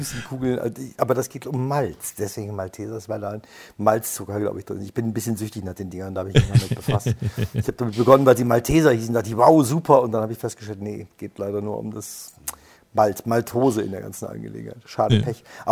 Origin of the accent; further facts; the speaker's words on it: Bergisch Gladbach, North Rhine-Westphalia, Germany; ich bin im Schatten dieses Ordens groß geworden tatsächlich. Also ich habe meine Jugend verbracht in Bergisch Gladbach.